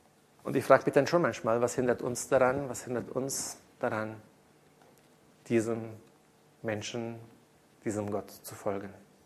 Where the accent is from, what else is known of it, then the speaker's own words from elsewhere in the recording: Indonesia; ich bin in Indonesien aufgewachsen. Ich habe 16 Jahre dort gelebt.